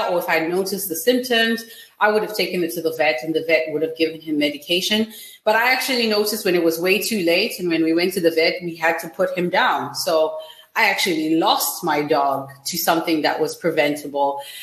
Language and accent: English; Zimbabwe; I'm from Zimbabwe and I've had dogs my whole life.